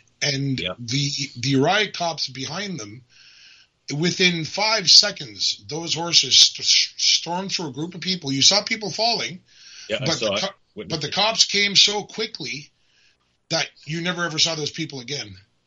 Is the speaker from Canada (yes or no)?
yes; Canada; you're so in shock yourself as a Canadian